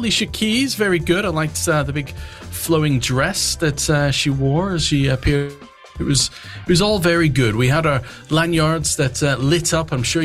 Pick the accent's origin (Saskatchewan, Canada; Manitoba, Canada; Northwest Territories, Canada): Manitoba, Canada; Winnipeg; also born or lived in England; And yeah, I grew up in Winnipeg in Canada. I was born in England, but we emigrated out there as a toddler when I moved out.